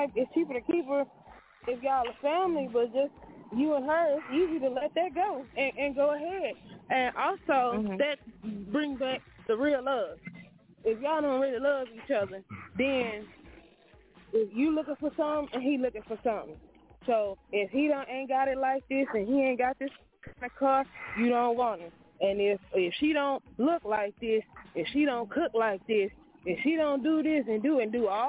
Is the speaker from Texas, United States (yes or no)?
yes; Texas, United States; But guess what? I'm from Texas.